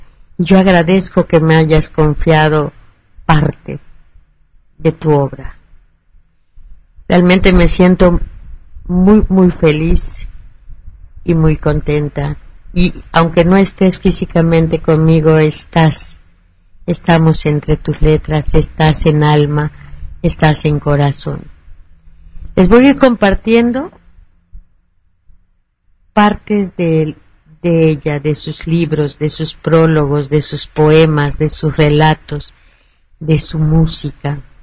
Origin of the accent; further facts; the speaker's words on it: Cuenca, Azuay, Ecuador; born there; Nací en Santa Ana de los Cuatro Ríos de Cuenca de Ecuador.